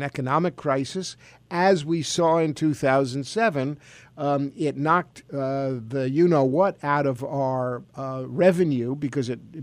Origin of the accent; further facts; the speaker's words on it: New Hampshire, United States; I'm from New Hampshire, and I ran as a fiscally responsible Democrat.